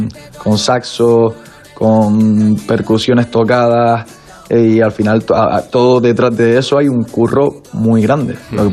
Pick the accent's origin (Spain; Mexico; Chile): Spain; Canary Islands; Yo vengo de las Islas Canarias y al final aquí desde muy pequeño ha sonado el reggaetón y ha sonado la música latina en general. Yo tenía 3-4 años